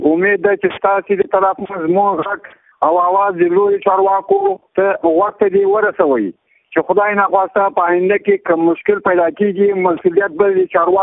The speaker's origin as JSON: {"language": "Pashto", "region": "Nangarhar", "country": "Afghanistan", "said": "د ننګرهار دی ولایت سوخو د ولسوالۍ د سرڅنګ منطقې اوسېدونکی یم."}